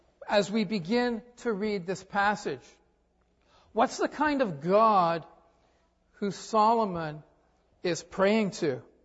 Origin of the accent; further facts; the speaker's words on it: Canada; Certainly as a Canadian, I wouldn't have expected that from any of my prime ministers or politicians.